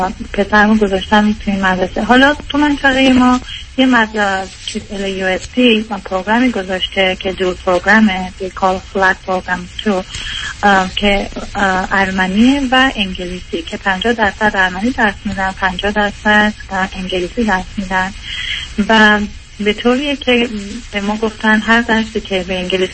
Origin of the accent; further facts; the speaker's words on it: Iran; ارامنه من که در ایران بزرگ شدم